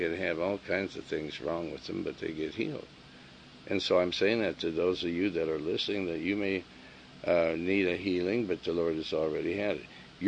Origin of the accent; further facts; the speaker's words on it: Billings, Montana, United States; also born or lived in Helena / Lewistown; Billings, Montana is one of my hometown. I've lived there in Helena and Lewistown, and Windham, Montana, where it's near Great Falls.